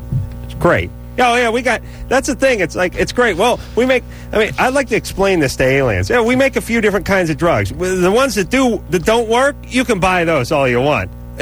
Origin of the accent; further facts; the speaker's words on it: North Hollywood, California, United States; I'm from North Hollywood. That's kind of exciting to me.